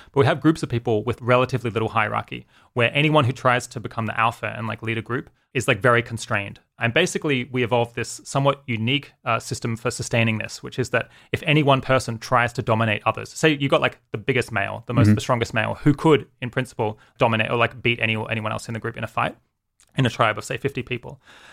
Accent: Australia; moved away as an adult; now in United Kingdom; So I grew up in Australia, lived there for, I guess, until I was 26, and then moved to the UK.

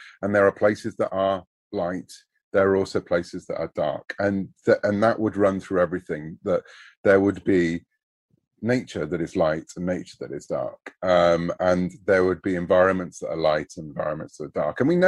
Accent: United Kingdom; I'm a Brit. We grew up saying Han Solo and didn't realize until, you know, Lando came along that that wasn't right.

